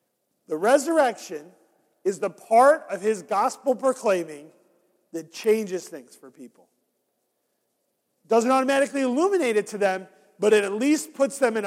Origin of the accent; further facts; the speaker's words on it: New York, United States; See, I grew up in New York.